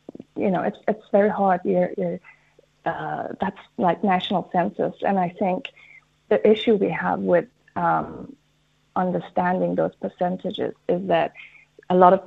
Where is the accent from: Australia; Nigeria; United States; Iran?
Iran; Now, I'm from Iran.